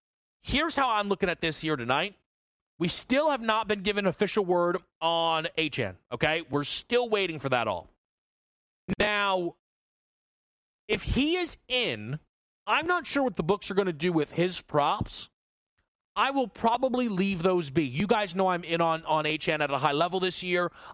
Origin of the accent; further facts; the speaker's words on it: Ireland; I should be easier for me as an Irishman